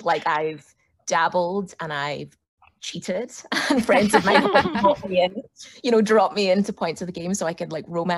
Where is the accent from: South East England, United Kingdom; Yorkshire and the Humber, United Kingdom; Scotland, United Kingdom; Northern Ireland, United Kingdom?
Scotland, United Kingdom; now in Los Angeles, United States; I mean, I was born in Glasgow, but I grew up in a tiny village outside of Glasgow, you know.